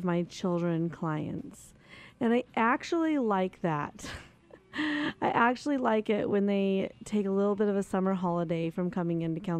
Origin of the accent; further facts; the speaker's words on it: Redding, California, United States; now in Chico, United States; I'm from Reading, so that's a pretty quick little jaunt. I don't know about here in Chico.